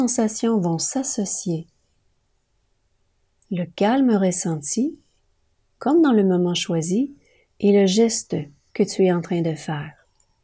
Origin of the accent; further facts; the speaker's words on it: Mont-Laurier, Quebec, Canada